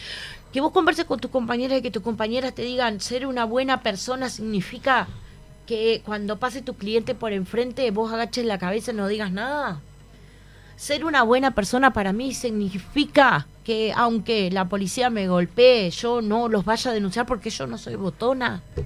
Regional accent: Montevideo, Uruguay; Yo me crié acá en Montevideo mientras mi padre estaba preso, que fue preso político.

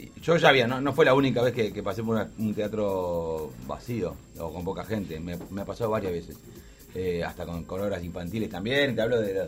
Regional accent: Uruguay; es donde generé las raíces mías de todo, ¿no? Soy acá, soy uruguayo.

